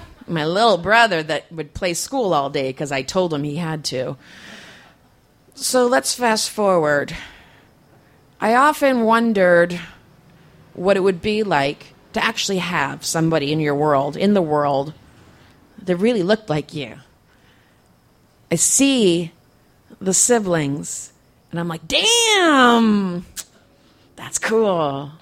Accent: East Coast, United States; I'm from the East Coast, so I was born in 1970

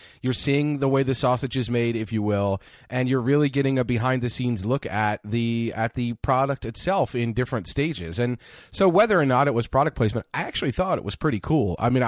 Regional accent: Kentucky, United States; I've been to all the bourbon trail kind of places here in my home state of Kentucky.

